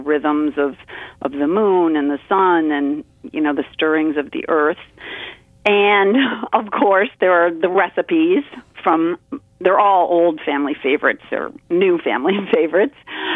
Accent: Cincinnati, Ohio, United States; also born or lived in Kentucky; now in Chicago, United States; I've lived in the northern United States my entire life. I was born in Kentucky, but we lived in Cincinnati, and I've lived in Chicago for a very long time.

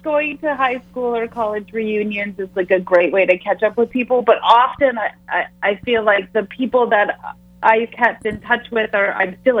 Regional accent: Niagara, Ontario, Canada; now in Toronto, Canada; I grew up in Niagara, and I live in Toronto. I'm in Ontario, so I'm just outside of Toronto. So I'm about an hour away from where I grew up.

